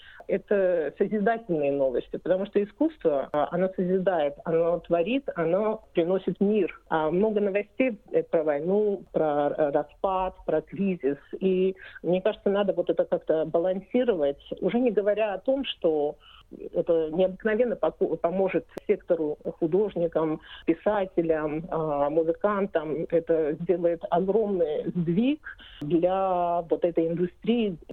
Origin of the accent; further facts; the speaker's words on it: Georgia; Я сама из Грузии